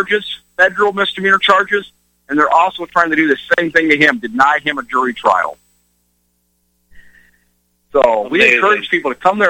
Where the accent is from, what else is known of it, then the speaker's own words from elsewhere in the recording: Montana, United States; He's from Montana, my home state